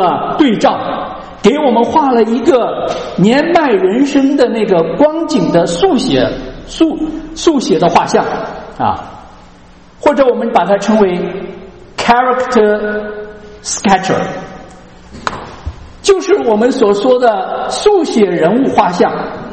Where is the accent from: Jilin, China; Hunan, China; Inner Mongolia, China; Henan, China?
Henan, China; 我小的时候在河南的老家啊，我们家那个老房子就有一个石磨